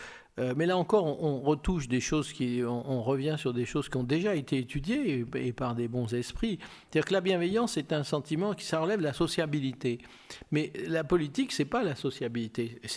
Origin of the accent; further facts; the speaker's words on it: Lyon, Auvergne-Rhône-Alpes, France; Moi, je suis lyonnais et je tiens à mon identité lyonnaise.